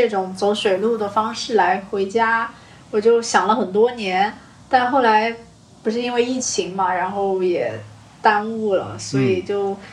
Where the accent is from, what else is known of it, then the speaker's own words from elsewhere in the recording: Mayang, Hunan, China; 我的家乡是麻阳嘛